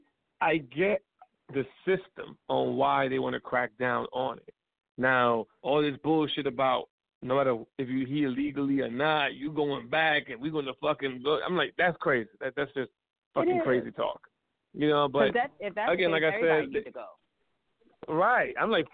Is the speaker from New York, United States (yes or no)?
yes; New York City, New York, United States; born there; Me, my mother's Dominican and my father's from Spain. And I was born in the Bronx.